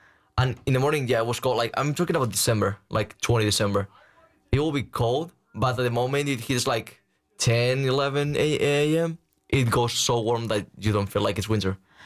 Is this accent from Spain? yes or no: yes; Spain; English is a second language; no one like cared about the accent until I said like, oh, I'm from Spain.